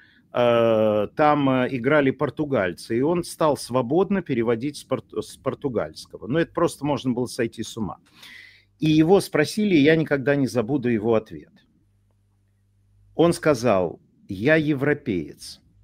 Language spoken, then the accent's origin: Russian; Ukraine; moved away as an adult; Я уехал с Украины, потому что я не мог в ней жить.